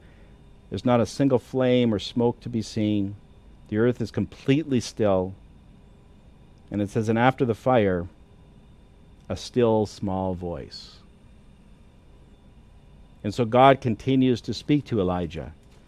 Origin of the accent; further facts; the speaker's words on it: Canada; now in United States; I've experienced it a couple of times in the country that I was raised in Canada.